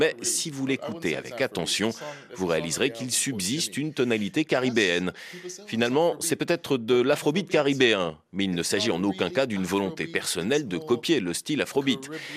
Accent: Guadeloupe; Je ne suis pas français, je suis caribéen, je suis guadeloupéen.

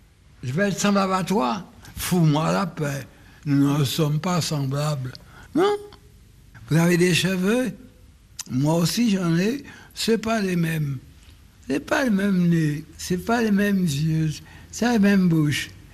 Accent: Martinique, France; existe en France peut exister aussi à la Martinique. Pourquoi voulez-vous faire une différence si nous sommes français?

